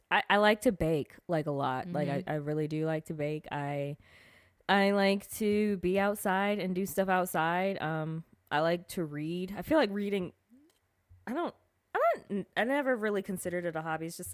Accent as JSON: {"language": "English", "region": "Maryland", "country": "United States", "said": "So if you guys didn't know, I'm from Maryland."}